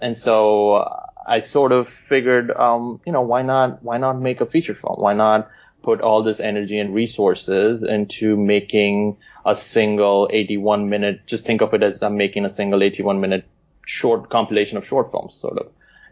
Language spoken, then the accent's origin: English; India; I was born and raised in India. That's where I'm from originally.